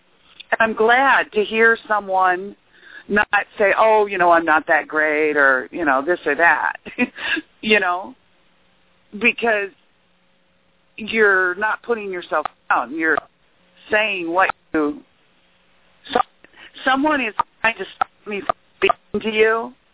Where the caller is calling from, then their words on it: Nebraska, United States; Yeah, I'm calling from Nebraska.